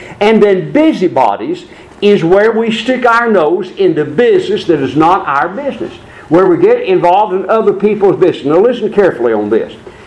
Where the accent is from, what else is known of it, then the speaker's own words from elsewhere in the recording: Conway, United States; where I grew up, in the congregation where I grew up in Conway, there was a bunch of kids.